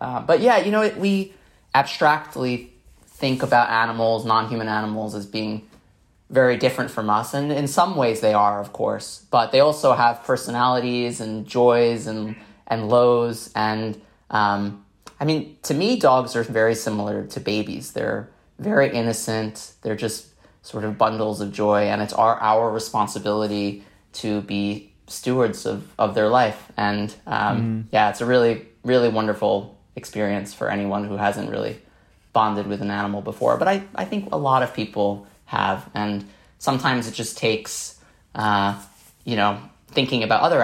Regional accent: Staten Island, New York, United States; But one of the parts I really did like growing up in Staten Island was there was a lot of nature. There was a lot of natural spaces and green trails.

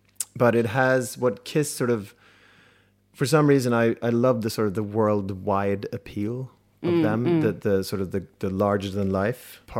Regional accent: Stockholm, Stockholm County, Sweden; English is a second language; If you would ask me where I'm from, I would say I'm from Stockholm.

